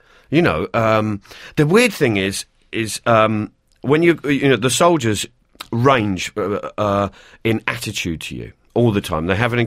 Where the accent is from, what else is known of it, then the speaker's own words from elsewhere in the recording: London, United Kingdom; accent: Cockney; the soldiers must have heard me talking and heard my accent.